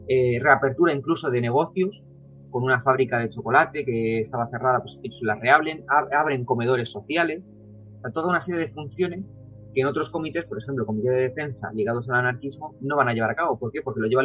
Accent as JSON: {"language": "Spanish", "town": "Toledo", "region": "Castilla-La Mancha", "country": "Spain", "said": "yo soy de Toledo, mis intereses también van por esa provincia"}